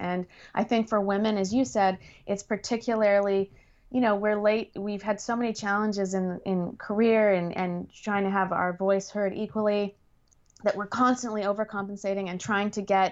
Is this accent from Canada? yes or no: yes; Canada; now in Los Angeles, United States; I'm Canadian, even though I live in LA.